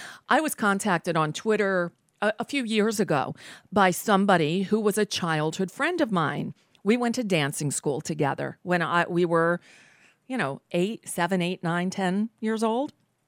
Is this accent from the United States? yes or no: yes; Florida, United States; I grew up in South Florida, and in the 70s, there was a lot of marijuana here.